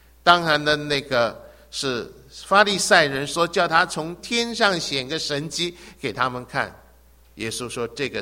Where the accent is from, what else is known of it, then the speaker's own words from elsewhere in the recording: Hong Kong; 她是我小的时候在香港的教会的主日学老师